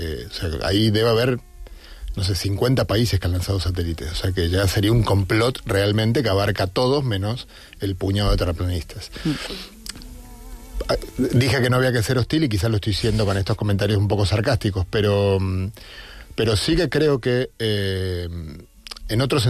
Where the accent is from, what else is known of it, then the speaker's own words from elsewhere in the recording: Argentina; now in Spain; como yo soy argentino, pero vivo en España, pero voy mucho, estoy permanentemente entre dos mundos